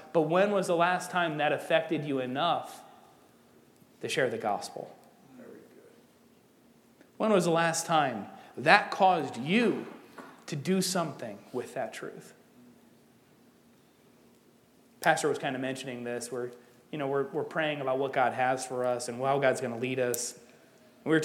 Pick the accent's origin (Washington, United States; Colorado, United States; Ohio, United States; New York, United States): Ohio, United States; Clyde; And I'm like, no, I'm actually from Ohio. And he's like, oh, cool, what city? I'm like, Clyde, hopefully you don't know that city at all.